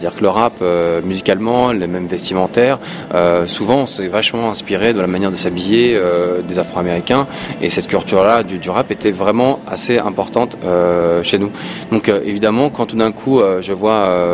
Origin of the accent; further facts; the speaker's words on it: France; je suis à la fois algérien, je suis à la fois français